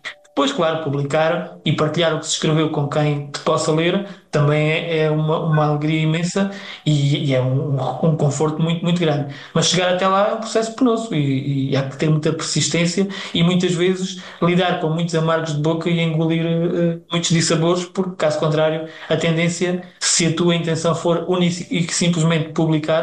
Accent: Alentejo, Portugal; E eu, como bom alentejano, que tu também reconheces esta característica

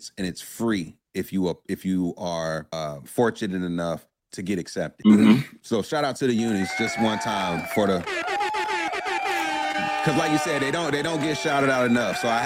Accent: Durham, North Carolina, United States; I grew up in Durham and didn't even know what the school was.

